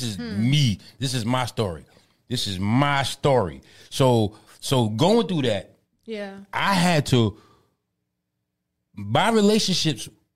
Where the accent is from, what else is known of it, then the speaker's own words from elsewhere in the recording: New York City, New York, United States; I was growing up in the New York. So I had to be almost confrontational to survive.